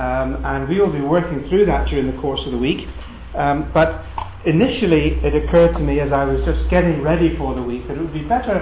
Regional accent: Belfast, Northern Ireland, United Kingdom; I'm from Belfast, Northern Ireland.

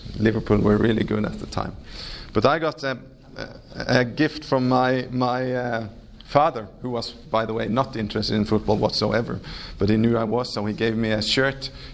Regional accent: Norway; English is a second language; When I was growing up in Norway, in the mid to late 70s, as a very small kid, I was very into English football.

